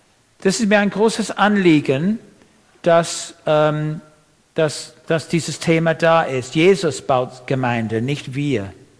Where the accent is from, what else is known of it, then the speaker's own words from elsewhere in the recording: England, United Kingdom; German is a second language; moved away as an adult; also born or lived in Austria; Ich bin Engländer. Ich war 20 Jahre lang in Österreich, deswegen ist mein Deutsch ein bisschen komisch.